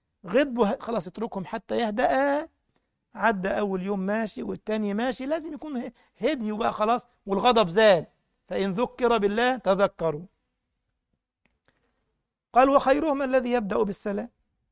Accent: Egypt; عندنا في مصر يعني بيأتون من عشان حفظ القرآن

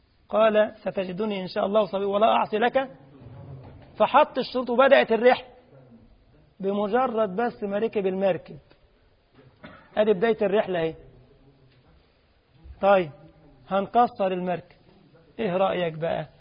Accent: Egypt; طبعا القرية دي عندنا في مصر

